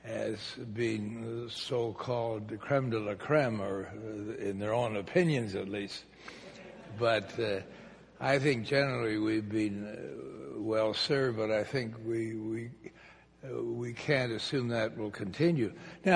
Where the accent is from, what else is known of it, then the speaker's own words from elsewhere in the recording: Canada; now in United Kingdom; arriving in London as a Canadian ambassador